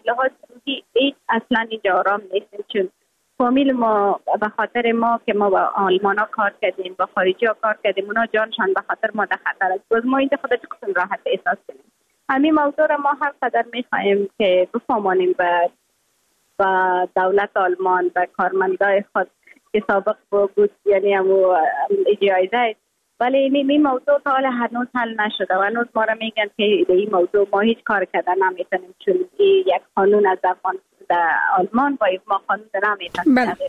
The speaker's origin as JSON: {"language": "Persian", "country": "Afghanistan"}